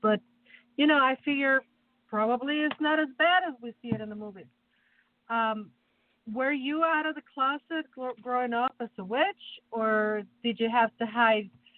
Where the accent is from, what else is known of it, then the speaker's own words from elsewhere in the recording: Mexico City, Mexico; now in Chicago, United States; So, Lou, I'm from Mexico, so I'm from Mexico City, and I transplanted here to Chicago